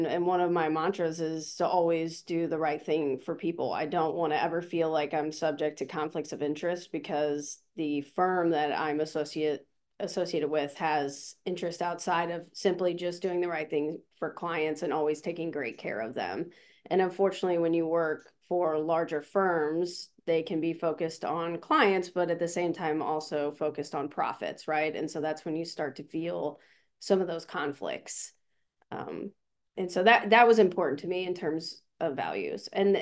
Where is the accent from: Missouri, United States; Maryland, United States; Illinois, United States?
Missouri, United States; St. Louis; So I grew up in St. Louis, Missouri.